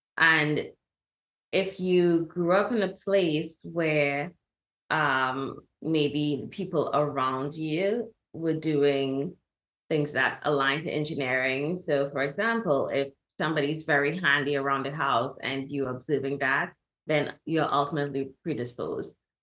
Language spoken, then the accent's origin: English; Trinidad & Tobago; I grew up in Trinidad and Tobago, so very much child of the island, loved it. And I grew up in a huge family.